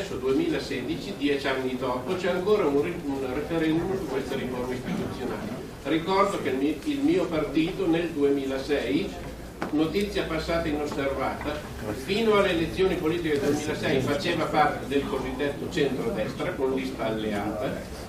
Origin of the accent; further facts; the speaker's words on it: Parma, Emilia-Romagna, Italy; sono di Parma.